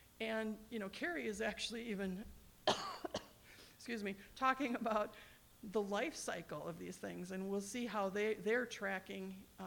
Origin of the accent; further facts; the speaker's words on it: Ethiopia; I'm from Ethiopia.